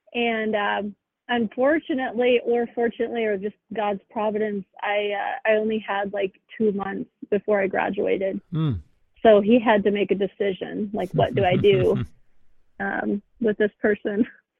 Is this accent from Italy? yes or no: yes; Italy; English is a second language; growing up in Italy, there was some form of osmosis of, you know, going in and, you know, actually having the presence of Christ in the church, in the tabernacle.